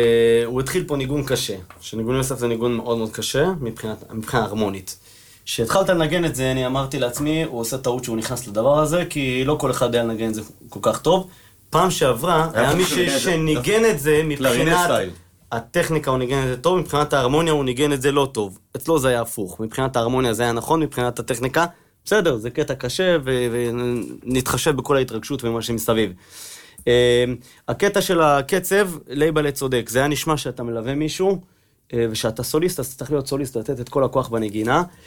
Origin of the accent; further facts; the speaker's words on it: Kiryat Gat, Southern District, Israel; אני מקריית גת.